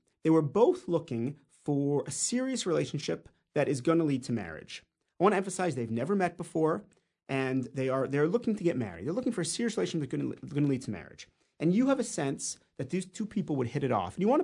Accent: Canada; now in Israel; I grew up in Canada, but I live in Israel now.

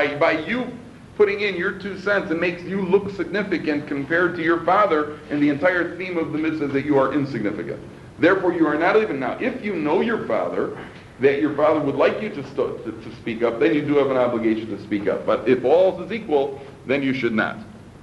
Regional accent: Chicago, Illinois, United States; I'm from Chicago, by the way, if you didn't pick that up.

